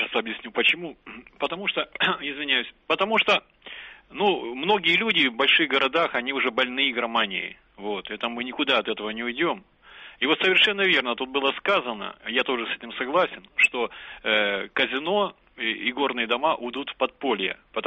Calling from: Krasnodar Krai, Russia; вот если вот я говорю сейчас из Краснодарского края

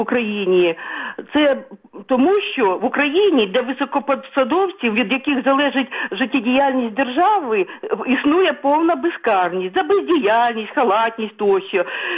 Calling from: Kyiv, Ukraine; я з Києва.

